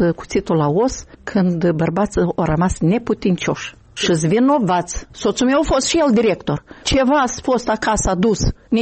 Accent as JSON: {"language": "Romanian", "town": "Krasnoyarsk", "region": "Krasnoyarsk Krai", "country": "Russia", "tie": "born or raised there", "first_language": "Russian", "second_language": "Romanian", "moved": "yes", "said": "Eu sunt din Krasnoiarsk venită. Eu acolo m-am născut, acolo am trăit. Pentru mine limba rusă e limba maternă. Eu am învățat aici limba de stat."}